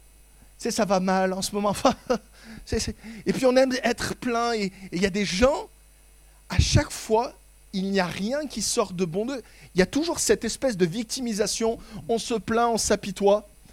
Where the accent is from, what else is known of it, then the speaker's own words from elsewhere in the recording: France; en tant que Français, on a une capacité hallucinante et remarquable de dire tout ce qui ne va pas chez les autres